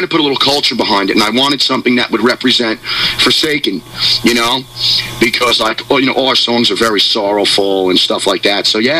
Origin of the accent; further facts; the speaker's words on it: Kearny, New Jersey, United States; I'm from North Jersey. I'm from Kearney.